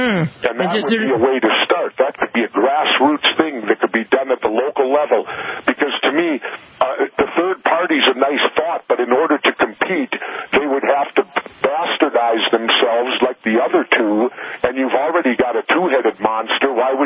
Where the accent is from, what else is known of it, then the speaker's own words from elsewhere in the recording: United States; I, as an American, as a veteran, am embarrassed